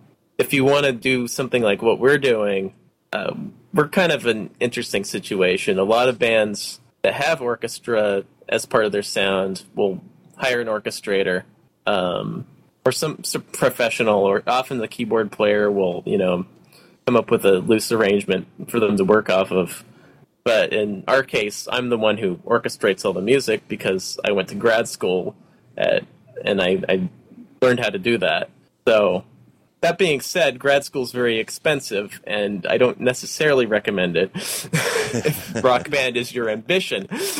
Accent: Oregon, United States; now in New York, United States; And I'm from Oregon. I grew up on the coast, and then I did college over there, and then I moved here about 7 years ago for grad school.

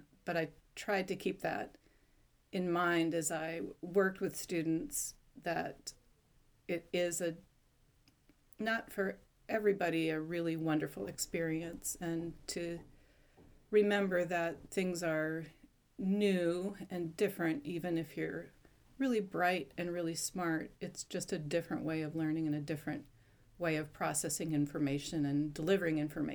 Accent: Michigan, United States; I went to the University of Michigan in Ann Arbor. I grew up in Michigan

